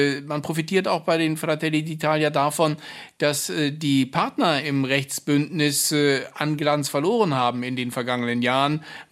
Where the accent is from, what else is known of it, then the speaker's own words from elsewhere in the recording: Germany; Also das Land ist schon komplexer, als wir es wahrnehmen als Deutsche.